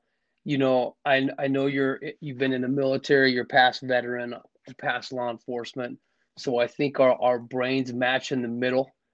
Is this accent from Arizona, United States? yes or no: yes; Scottsdale, Arizona, United States; I'm from Scottsdale, Arizona, was raised in a good family, grew up always wanting to be a police officer.